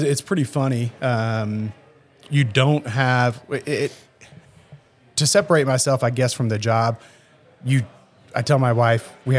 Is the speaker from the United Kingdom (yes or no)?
no; New Albany, Indiana, United States; I grew up in New Albany, Indiana.